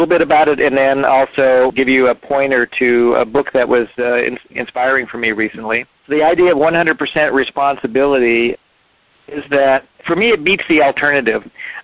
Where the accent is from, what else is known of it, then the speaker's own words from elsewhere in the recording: Atlanta, Georgia, United States; growing up in Atlanta and going to the schools that I went to and so forth